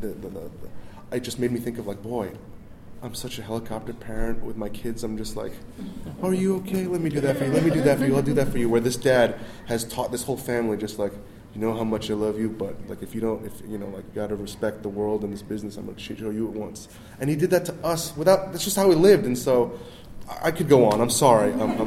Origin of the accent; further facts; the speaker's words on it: New York, United States; I grew up in New York, my family had a grocery store, but we were a family unit trying to survive in a city.